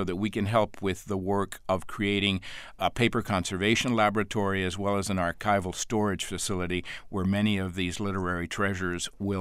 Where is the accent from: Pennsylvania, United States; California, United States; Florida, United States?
Florida, United States; Miami; also born or lived in Havana, Cuba; I'm American-born Cuban. My Havana-born parents emigrated during the latter part of World War II, and I was born in Miami, raised there, and partially in Havana up until the revolution in 59.